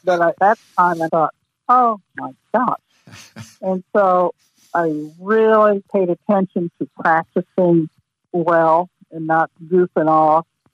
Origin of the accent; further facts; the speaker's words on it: Tulsa, Oklahoma, United States; I said, I'm from Oklahoma, Tulsa.